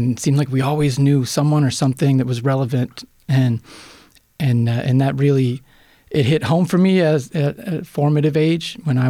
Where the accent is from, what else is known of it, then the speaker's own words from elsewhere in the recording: Kenmore, New York, United States; You know, I'm a fourth generation Buffalonian. I was raised in Kenmore because of no residency requirement. I'm a son of a firefighter, Buffalo firefighter, but born here, raised nearby.